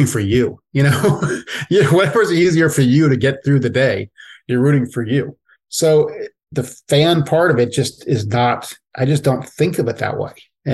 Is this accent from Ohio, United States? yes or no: yes; Dayton, Ohio, United States; I grew up an Ohio State fan. I'm from Dayton, which is about an hour away. My parents met at Ohio State.